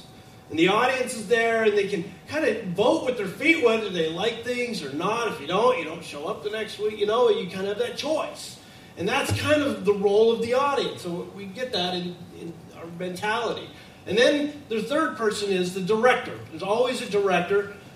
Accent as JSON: {"language": "English", "region": "Scotland", "country": "United Kingdom", "accent": "Scottish", "said": "Kyle did an impersonation of me this morning, which is pretty funny, of my Scottish accent, and it reminded me of my drunk uncle."}